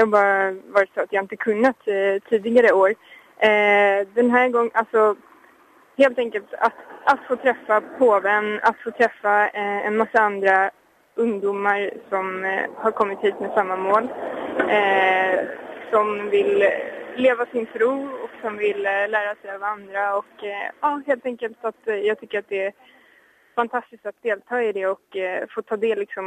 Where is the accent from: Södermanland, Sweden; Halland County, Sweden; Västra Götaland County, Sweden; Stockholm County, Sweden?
Stockholm County, Sweden; Stockholm; Jag är 21 år och jag kommer från Stockholm. Men dock, min mamma är från Polen.